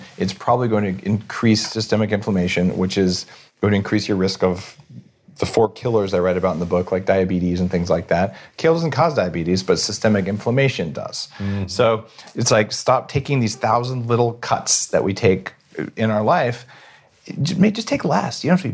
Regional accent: New Mexico, United States; I grew up in New Mexico.

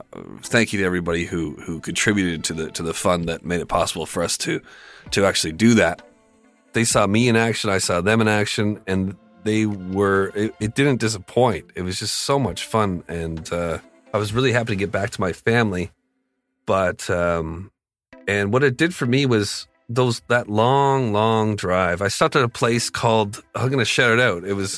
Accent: Canada; well, I'm from Canada. I don't have any cash.

